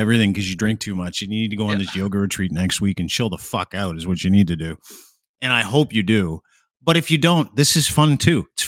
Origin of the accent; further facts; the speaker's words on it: United Kingdom; I do have bad teeth, though, because I am British.